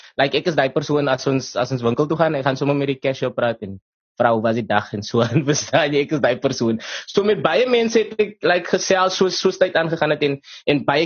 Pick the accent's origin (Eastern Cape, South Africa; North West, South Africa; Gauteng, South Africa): Eastern Cape, South Africa; Port Elizabeth; ons is van PE